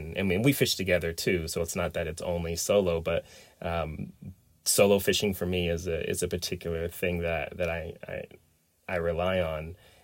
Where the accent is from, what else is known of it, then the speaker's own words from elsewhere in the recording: Pacific Northwest, United States; So, I grew up fishing in Pacific Northwest, salmon, steelhead, and some trout